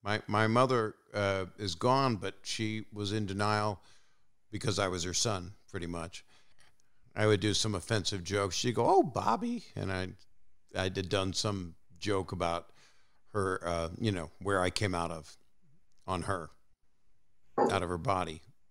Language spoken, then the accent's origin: English; Norfolk, Virginia, United States; I had so much stuff about how I was raised in Norfolk, Virginia, and how much racism I had to face as a Jewish kid.